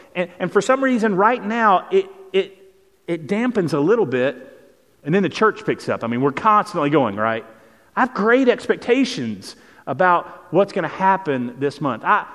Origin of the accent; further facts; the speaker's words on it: Lubbock, Texas, United States; Again, I know that I'm from Lubbock and it's flat and I'm supposed to love the mountains